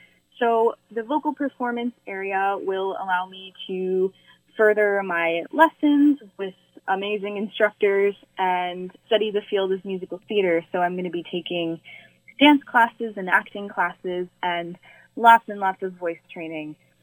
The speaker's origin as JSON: {"language": "English", "town": "Glace Bay", "region": "Nova Scotia", "country": "Canada", "tie": "born or raised there", "said": "I grew up in Glace Bay and was very lucky that I was in a musical family."}